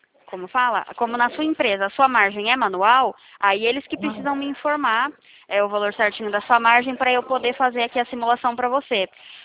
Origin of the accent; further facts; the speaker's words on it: Sumaré, São Paulo, Brazil; Da cidade de Sumaré.